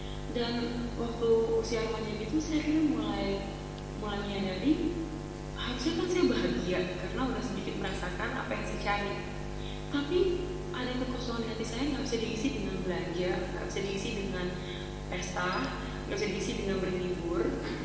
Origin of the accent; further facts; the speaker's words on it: Bali, Indonesia; Saya dibesarkan di Bali, dan lucunya waktu saya masih kecil tuh saya mengalami ya, menyenangkan masa kecil, cukup menyenangkan karena tinggal di pantai